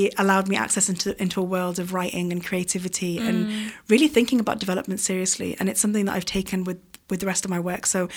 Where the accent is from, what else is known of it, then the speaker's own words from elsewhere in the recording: Manchester, North West England, United Kingdom; also born or lived in London; I'm from Manchester, but I did my degree in London, and I came back to Manchester as a 21-year-old